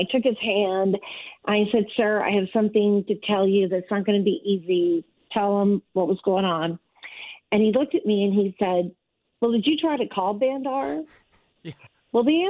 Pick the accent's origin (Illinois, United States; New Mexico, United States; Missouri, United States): Missouri, United States; I grew up in Missouri on a farm about 2 hours west of St. Louis, Audrain County.